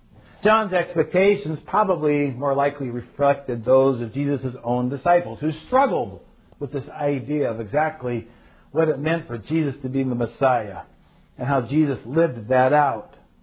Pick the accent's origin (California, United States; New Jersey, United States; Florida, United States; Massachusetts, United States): California, United States; San Francisco; I'm thinking of my hometown San Francisco Giants.